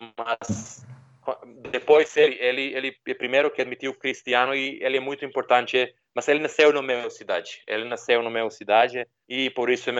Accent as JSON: {"language": "Portuguese", "town": "Niš", "region": "Southern and Eastern Serbia", "country": "Serbia", "second_language": "Portuguese", "said": "Não, eu não sou de Belgrado, eu sou da segunda maior cidade do país. Ele é cidade no sul do país. O nome da cidade é Nish."}